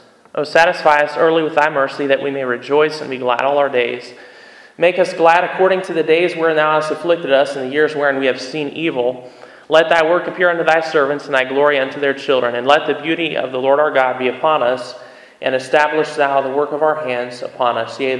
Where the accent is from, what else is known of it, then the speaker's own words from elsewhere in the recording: Maryland, United States; also born or lived in Kansas; Because I was born in Kansas, but grew up, most of my life's been in Maryland.